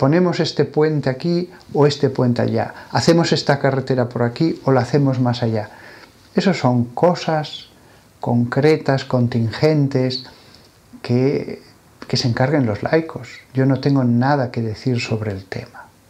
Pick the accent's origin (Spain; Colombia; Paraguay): Spain; Aragon; Yo soy aragonés.